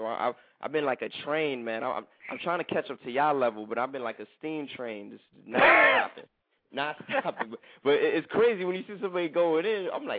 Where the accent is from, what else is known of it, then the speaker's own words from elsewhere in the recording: Brooklyn, New York, United States; All right, well, I'm from Brooklyn, man. Brooklyn, New York, raised